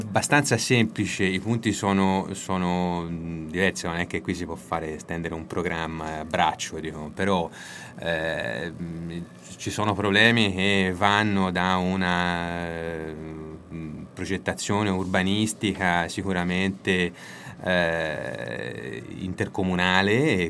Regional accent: Siena, Tuscany, Italy; io sono un senese, sono nato sulle Lastre, ho vissuto a Siena, appunto, non solo ci sono nato a Siena, ma la sento

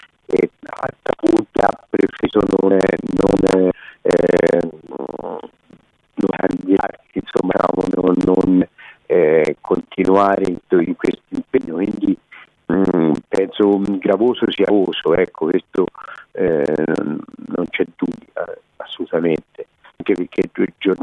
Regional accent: Siena, Tuscany, Italy; da senese per Siena, ecco, per le contrade e per Siena.

